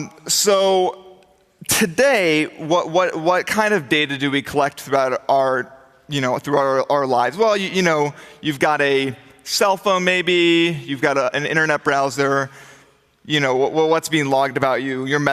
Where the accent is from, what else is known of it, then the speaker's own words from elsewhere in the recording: California, United States; I come from Silicon Valley